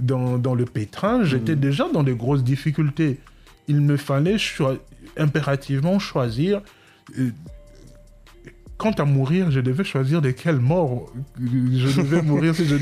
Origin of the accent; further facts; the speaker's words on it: Kasa-Vubu, Kinshasa, DR Congo; moi j'ai grandi à Kassavubu